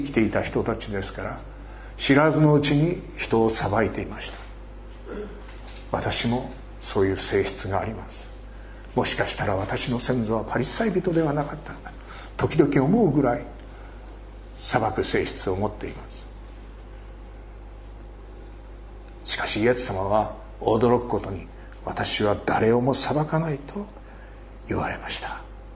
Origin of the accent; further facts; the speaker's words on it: Iwaki, Fukushima, Japan; 私は福島県のいわき市から来ました。原発43キロのところにあります。